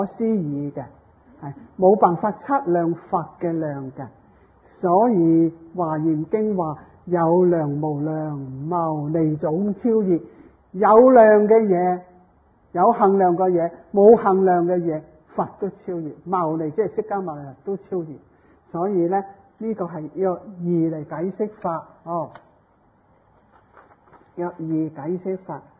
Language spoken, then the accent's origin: Cantonese; China; 但系我哋中国人，好似你，好似啊，同你嚟同佢攞钱咁样，皱起眉头，黑起块面